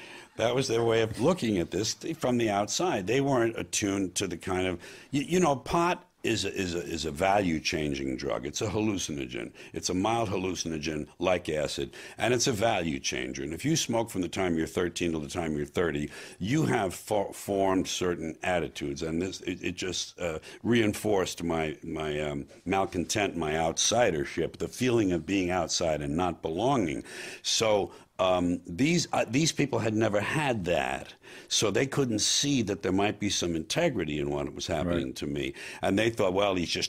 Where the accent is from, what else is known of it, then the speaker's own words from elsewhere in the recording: New York, United States; I talked about being a Catholic, being a school kid, being a New Yorker, and the things that had affected me